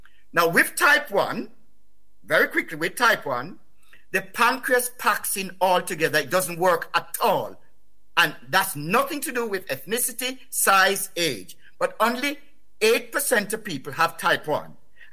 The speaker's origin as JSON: {"language": "English", "country": "Jamaica", "tie": "born or raised there", "moved": "yes", "said": "When I was growing up in Jamaica"}